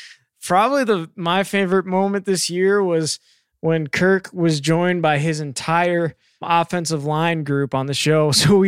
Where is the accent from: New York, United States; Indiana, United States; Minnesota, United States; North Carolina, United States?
New York, United States; Long Island; I grew up in Long Island, New York, and old school radio was my thing, WFAN.